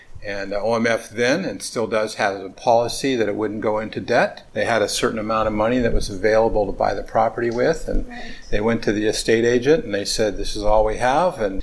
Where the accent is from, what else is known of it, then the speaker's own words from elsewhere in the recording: California, United States; I grew up in Southern California.